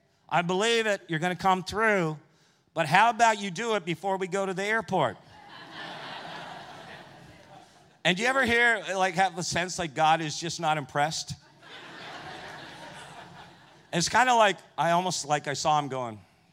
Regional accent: United States; now in Australia; I come from North America. Like, we're intense.

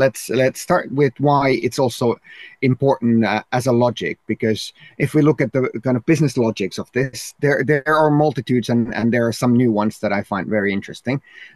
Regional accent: Helsinki, Uusimaa, Finland; Even in my hometown, Helsinki

